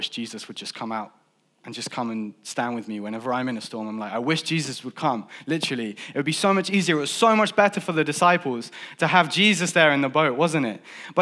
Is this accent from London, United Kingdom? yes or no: no; Fleet, South East England, United Kingdom; I grew up in Fleet. In fact, I went to this lovely C of E school.